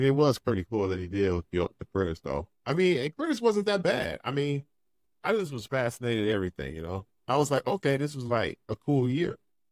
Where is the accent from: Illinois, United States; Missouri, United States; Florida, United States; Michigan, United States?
Illinois, United States; Chicago; I mean, I'm from Chicago. Yeah. Everybody has a lot of arm in Chicago.